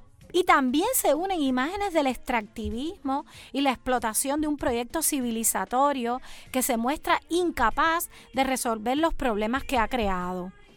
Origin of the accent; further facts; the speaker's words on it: Cuba; cuando se enteran de que vengo de Cuba